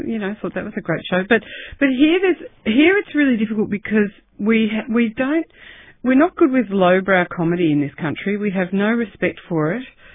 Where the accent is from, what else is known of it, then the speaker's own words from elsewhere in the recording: Melbourne, Victoria, Australia; I mean, I grew up in Croydon, one of the outer suburbs of Melbourne.